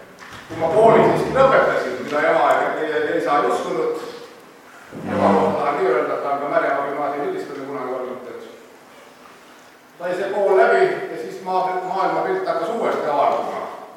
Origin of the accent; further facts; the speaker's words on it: Tallinn, Harju County, Estonia; Juured on Kullamaal, vanaisa ja vanaema varusse. Tulin Tallinnast maal elama.